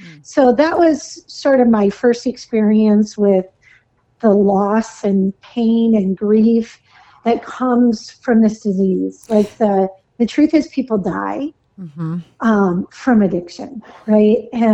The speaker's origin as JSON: {"language": "English", "town": "Duluth", "region": "Minnesota", "country": "United States", "said": "I'm from the Duluth area."}